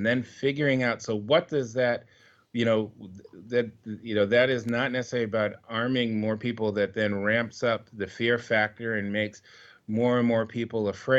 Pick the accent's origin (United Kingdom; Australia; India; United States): United States; New York; So let me first say, both as a New Yorker and one who lived through 9/11